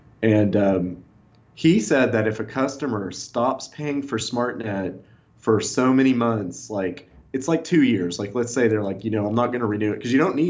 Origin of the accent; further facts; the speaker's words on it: Kentucky, United States; where I grew up in Kentucky